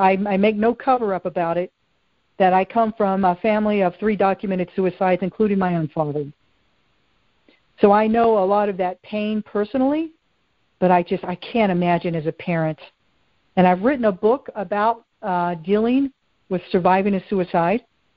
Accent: Roanoke, Virginia, United States; I'm from Roanoke, Virginia, Roanoke County Schools.

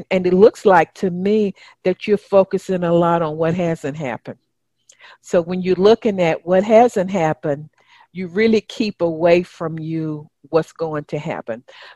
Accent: Atlanta, Georgia, United States; I'm from Atlanta.

